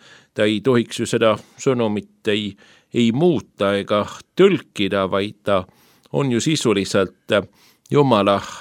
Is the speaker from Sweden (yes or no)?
yes; Uddevalla, Västra Götaland, Sweden; aga ta on elanud ka mingil ajal Udevalas, kust mina olen ka pärit